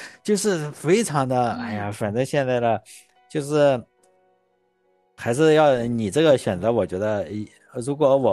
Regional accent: Shandong, China; 因为我是山东人嘛

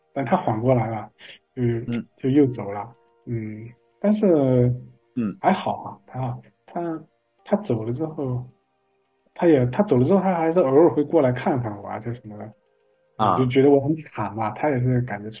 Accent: Shanxi, China; now in Chongqing, China; 他妈就说我是山西的，就嫌得远

